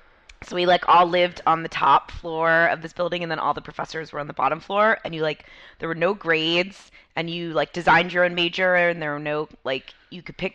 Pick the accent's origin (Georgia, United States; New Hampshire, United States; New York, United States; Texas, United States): Georgia, United States; Atlanta; No, I grew up in Atlanta, Georgia.